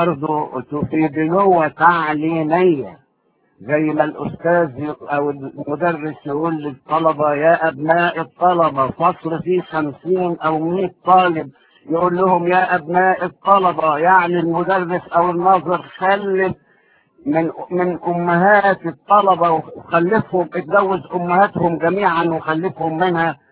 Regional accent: Egypt; أنا ابن مصر

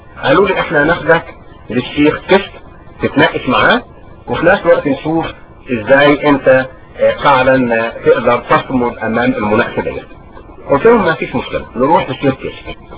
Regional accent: Egypt; فتصريت كانسان مصري عايش في مصر

